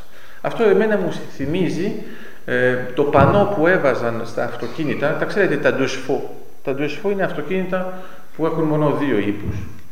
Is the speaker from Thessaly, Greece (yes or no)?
yes; Volos, Thessaly, Greece; Εγώ, ξέρετε, είμαι από το Βόλο. Στο Βόλο έχουμε το Πήλιο.